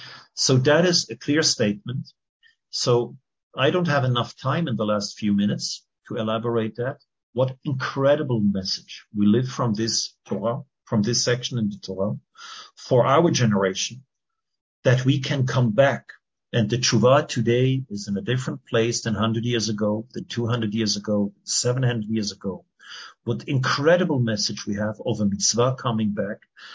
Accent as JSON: {"language": "English", "country": "Switzerland", "tie": "born or raised there", "said": "Daniel, we grew up together in Switzerland."}